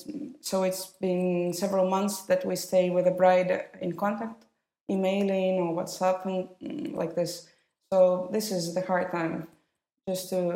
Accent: Moscow, Russia; born there; English is a second language; I'm a Russian wedding photographer. I was born in Moscow. I'm 34.

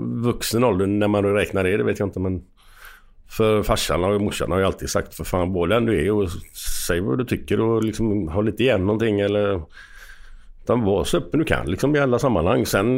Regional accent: Gothenburg, Västra Götaland County, Sweden; Och jag var alltid ensam från Göteborg då.

